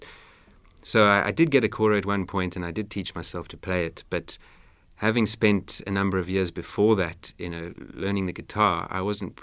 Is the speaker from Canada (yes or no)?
no; South Africa; growing up in South Africa, living in South Africa